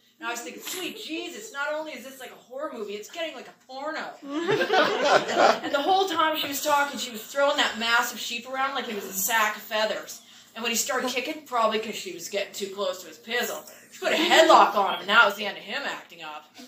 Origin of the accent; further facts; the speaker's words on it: Smithers, British Columbia, Canada; I grew up in Smithers, and I was deeply convinced that I was like a very cosmopolitan person. All evidence to the contrary. I mean, Prince George was the biggest place I had ever been.